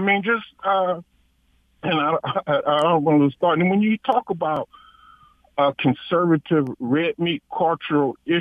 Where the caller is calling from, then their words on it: Detroit, Michigan, United States; Listen, I'm calling from Detroit. … I'm African American